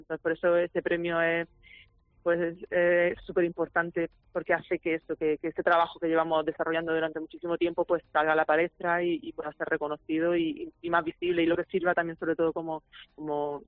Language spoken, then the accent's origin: Spanish; Almería, Andalusia, Spain; also born or lived in Málaga; pues nací en Málaga, muy pegada al mar y luego también pues me he criado en Almería, entonces pues eso, he amado al mar desde chica